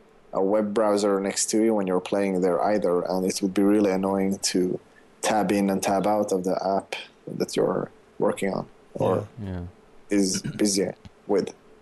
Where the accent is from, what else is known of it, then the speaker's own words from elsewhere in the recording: Sweden; probably because I'm from Sweden.